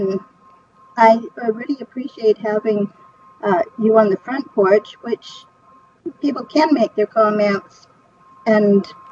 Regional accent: British Columbia, Canada; I came from Canada. It's Okanagan, which has great wines, has great fruits and vegetables.

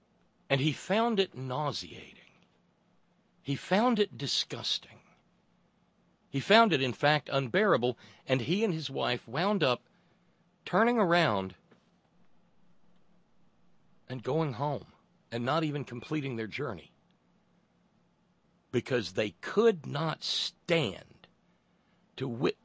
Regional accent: West Virginia, United States; and look, I come from West Virginia. I'm pretty conversant with seeing poverty.

